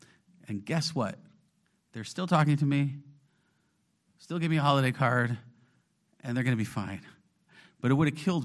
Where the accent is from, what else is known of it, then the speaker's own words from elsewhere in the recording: New York, United States; I grew up ice skating in Western New York.